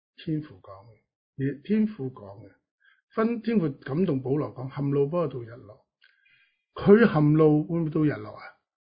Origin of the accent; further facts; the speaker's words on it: China; 我哋中国人叫唔好有隔夜仇。